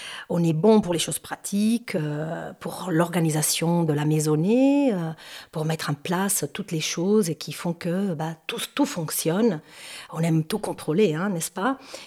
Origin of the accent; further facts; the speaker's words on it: Spain; French is a second language; moved away as an adult; now in France; j'ai 51 ans, je suis espagnole et cela fait maintenant une trentaine d'années que je suis ici en France.